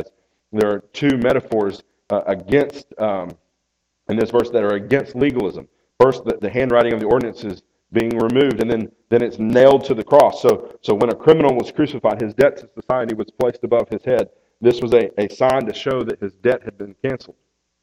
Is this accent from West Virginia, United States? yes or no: no; Tennessee, United States; I'm from East Tennessee. We roll with shotguns.